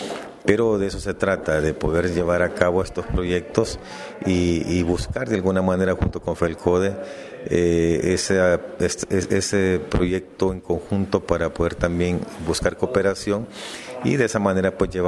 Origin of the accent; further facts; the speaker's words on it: Chalatenango, El Salvador; nosotros los alcaldes que venimos de la Mancomunidad La Montañona de El Salvador, Centroamérica.